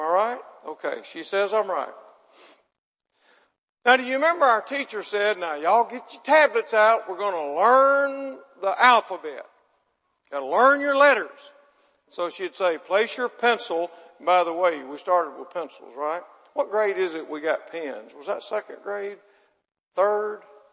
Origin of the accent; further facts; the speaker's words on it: Mississippi, United States; well, I'm from Mississippi. We didn't have kindergarten.